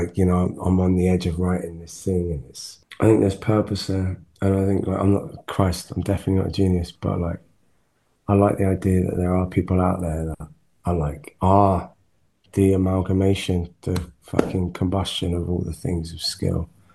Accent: Wales, United Kingdom; Like the Welsh are good at singing. Do you know what I mean? I'm Welsh.

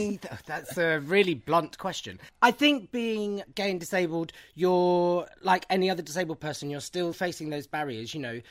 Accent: England, United Kingdom; I grew up in the Midlands, and sort of my dad's quite northern.

